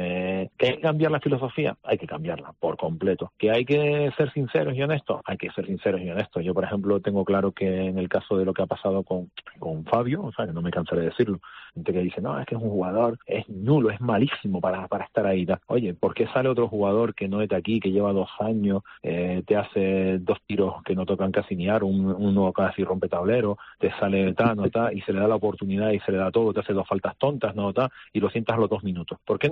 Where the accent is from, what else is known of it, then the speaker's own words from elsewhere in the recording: Canary Islands, Spain; Y después en el caso de Gran Canaria, yo, Gran Canaria es el club de mi tierra.